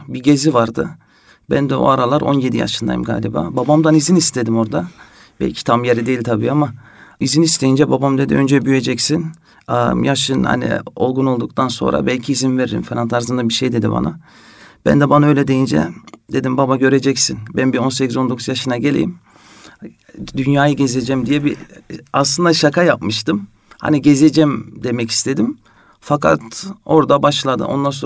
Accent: Netherlands; moved away as an adult; now in Istanbul, Turkey; hani doğup büyüdüm Hollanda'dan İstanbul'a taşınmaktı.

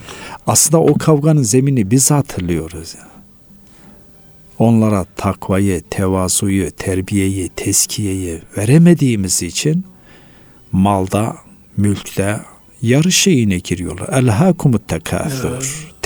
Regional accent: Malatya, Turkey; born there; Ben Malatya merkezde dünyaya geldim. Dedem de merkez köyde.

